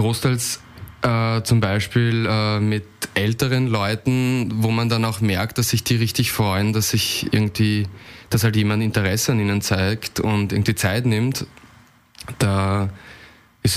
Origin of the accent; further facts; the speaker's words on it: Ried im Innkreis, Upper Austria, Austria; moved away as an adult; also born or lived in Vienna; now in Berlin, Germany; also ich komme ursprünglich aus Ried im Ingres, in eine kleine Stadt, und dann ging's halt nach Wien weiter zum Studieren und dann war Schluss mit Österreich und ja, dann ging's nach Berlin.